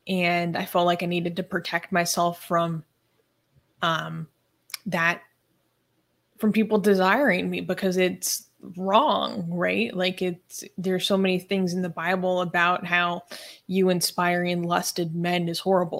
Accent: Seattle, Washington, United States; I'm from Seattle. So like grungy style is just kind of how we dress.

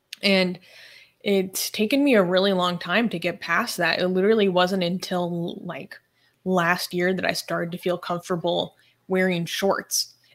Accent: Seattle, Washington, United States; I'm from Seattle. So like grungy style is just kind of how we dress.

